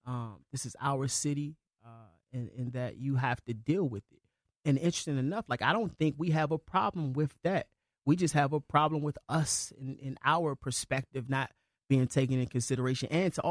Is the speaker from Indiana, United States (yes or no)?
no; Washington, District of Columbia, United States; I'm from Northwest. I never lived in Southeast.